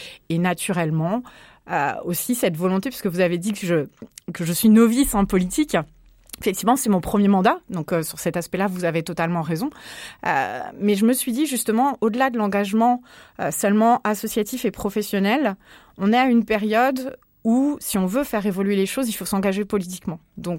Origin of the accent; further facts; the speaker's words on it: Limoges, Nouvelle-Aquitaine, France; je suis originaire de Limoges.